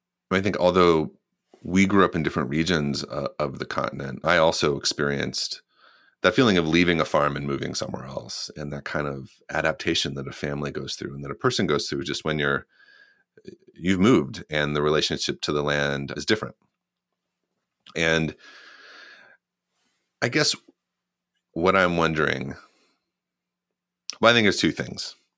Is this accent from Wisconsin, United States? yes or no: no; Ohio, United States; I mean, I grew up in Appalachian, Ohio, but grew up on a farm.